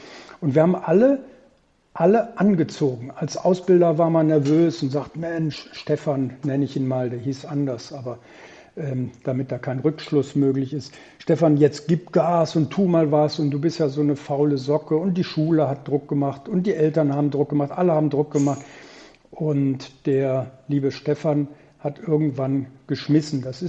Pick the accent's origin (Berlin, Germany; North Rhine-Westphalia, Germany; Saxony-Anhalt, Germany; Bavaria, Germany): North Rhine-Westphalia, Germany; Düsseldorf; ich bin Düsseldorfer, ich bin Vater von zwei wunderbaren Kindern, ich bin Großvater von drei wunderbaren Enkelkindern